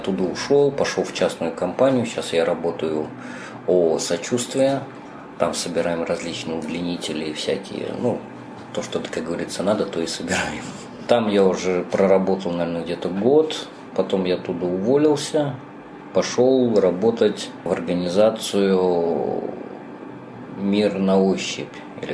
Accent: Saint Petersburg, Russia; Родился я в Санкт-Петербурге. Я человек детдомовский. У меня своих родителей не было. Меня бросили. Жил я в детском доме, потом на Шаумяна в интернате.

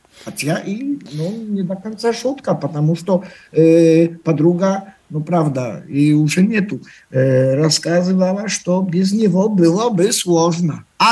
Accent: Poland; я учитель из Польши

